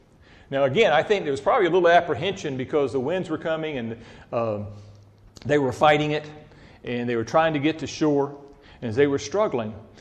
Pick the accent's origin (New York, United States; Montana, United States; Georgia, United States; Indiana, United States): Georgia, United States; Savannah; I grew up in Savannah. We had a little 14-foot tri-hull boat, and we went out fishing.